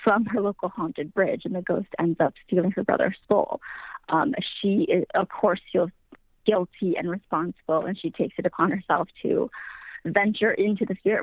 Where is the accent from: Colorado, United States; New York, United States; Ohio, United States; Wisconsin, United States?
Wisconsin, United States; because I am from Wisconsin.